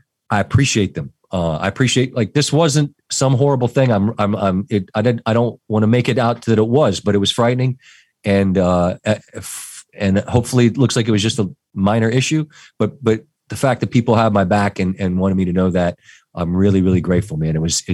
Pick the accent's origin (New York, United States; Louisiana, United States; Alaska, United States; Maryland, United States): Maryland, United States; You think we're like dumpster trash because we're from Maryland?